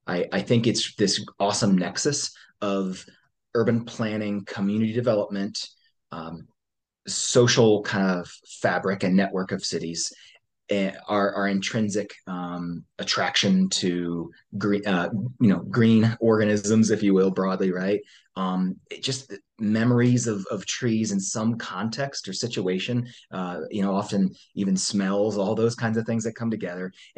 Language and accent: English; Maryland, United States; now in Denver, United States; I'm based in the Denver, Colorado area. I grew up in Maryland, which is just outside of Washington, D.C., so the east coast of the U.S.